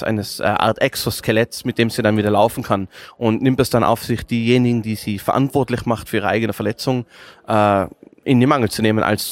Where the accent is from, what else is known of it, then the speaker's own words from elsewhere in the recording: Innsbruck, Tyrol, Austria; Ich komme aus Österreich, Innsbruck, Tirol. Hört man vermutlich an meinem Krrr.